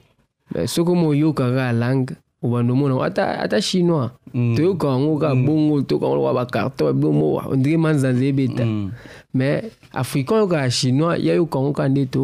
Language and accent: French; Goma, North Kivu, DR Congo; je suis de partout. Je suis de Majengo, je suis de Seselka, je suis de Biriri, je suis de partout en fait.